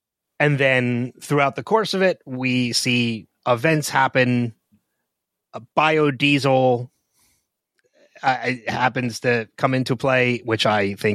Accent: New Jersey, United States; Hey, I'm from New Jersey.

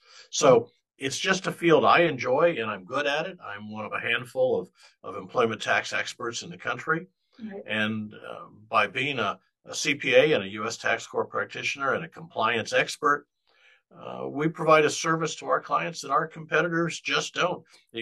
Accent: Iowa, United States; Well, Patty, I'm a Midwestern boy. First of all, thank you for having me. I grew up in Iowa, went to high school

